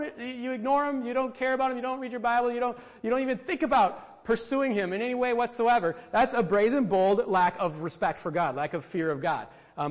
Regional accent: United States; I'm American. I can buy it.

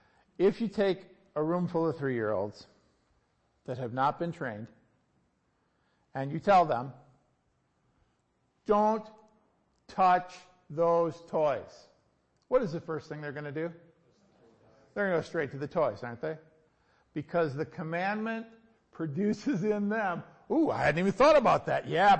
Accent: United States; is that just because I'm an American that I've always thought this?

